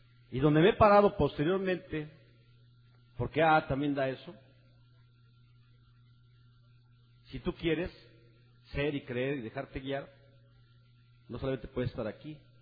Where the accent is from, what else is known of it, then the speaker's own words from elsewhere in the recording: Mexico City, Mexico; yo también vengo de México, Distrito Federal, y vengo con otros compañeros que por aquí andan